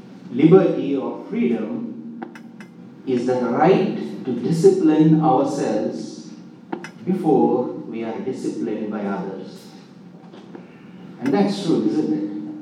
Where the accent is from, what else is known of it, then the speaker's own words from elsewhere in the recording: India; as a young boy growing up in India